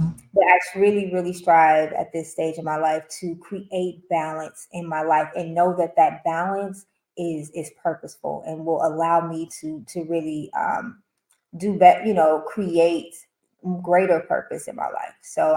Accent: Oakland, California, United States; And when I think about the influence that growing up in Oakland has had on me

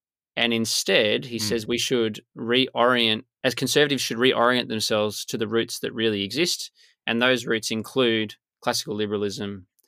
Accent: Australia; And so I make that case for why I'm an Australian conservative.

